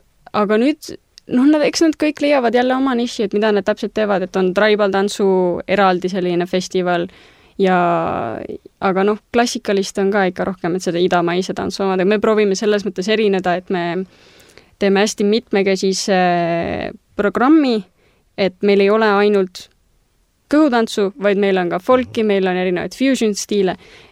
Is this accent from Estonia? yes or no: yes; Saare County, Estonia; mina ju ise ka kasvasin üles siin Saaremal